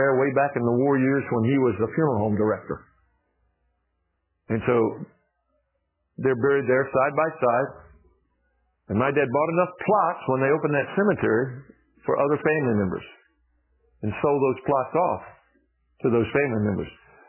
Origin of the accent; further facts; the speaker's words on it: Greensboro, North Carolina, United States; I used to live in Greensboro, North Carolina. It's my hometown where I was born.